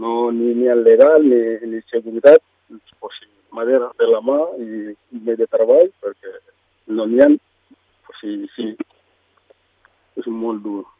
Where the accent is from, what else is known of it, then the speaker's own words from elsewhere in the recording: Gambia; first language Mandinka; Catalan is a second language; soc de Gàmbia, no és de Gàmbia, un país molt prop de Senegal, perquè jo parlo un llengua que allí tothom parla mandinga, jo soc mandinga.